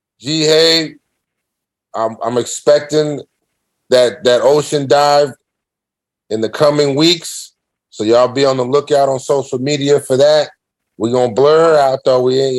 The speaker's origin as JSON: {"language": "English", "town": "Sunnyvale", "region": "California", "country": "United States", "tie": "born or raised there", "said": "My hometown in Sunnyvale, California has been 100 in the hundreds."}